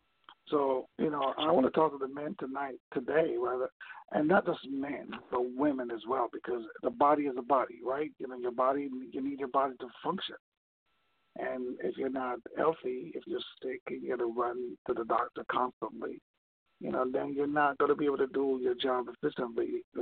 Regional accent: Jamaica; I come up from Jamaica where, you know, it's starchy. Everything that we eat is full of starch. You know, we grew up on that kind of stuff, you know.

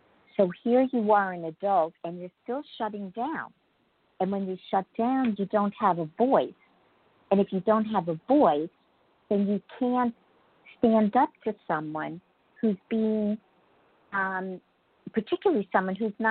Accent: Merrick, New York, United States; I really painted this beautiful, picture-perfect life growing up in Merrick, and that's what I thought was my home life.

